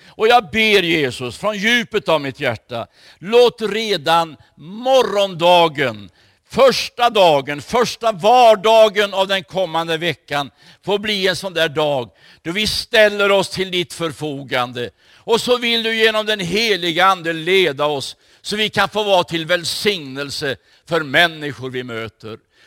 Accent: Småland, Sweden; born there; Jag är född i Småland. Ett ganska litet samhälle.

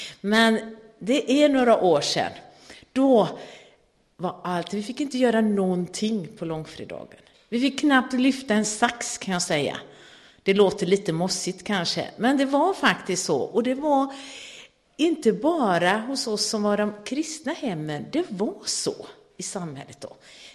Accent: Gothenburg, Västra Götaland County, Sweden; Och jag är ju uppvuxen i Göteborg och där har vi ju Sveriges största nöjesplats

